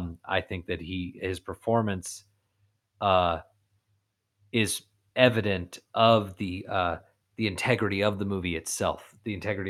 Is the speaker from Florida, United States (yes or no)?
yes; Florida, United States; I'm from Florida. No other way.